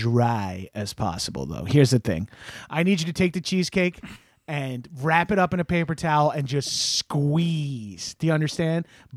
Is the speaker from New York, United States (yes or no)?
yes; New York, United States; And I'm from New York, so I am very familiar with moist cakes.